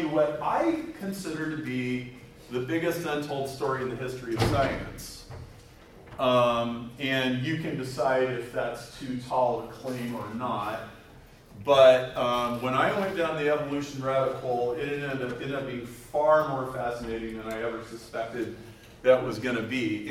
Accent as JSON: {"language": "English", "town": "Chicago", "region": "Illinois", "country": "United States", "said": "I'm delighted that you're here. I'm from Chicago."}